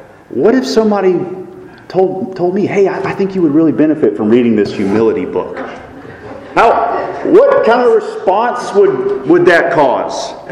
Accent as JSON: {"language": "English", "region": "South Carolina", "country": "United States", "said": "I'm from South Carolina. We don't mess around."}